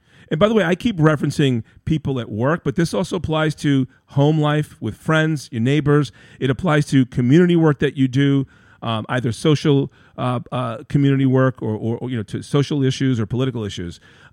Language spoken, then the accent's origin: English; Queens, New York, United States; So I grew up in Queens, New York, in a middle-class family, son of a union worker and a mom who cut hair.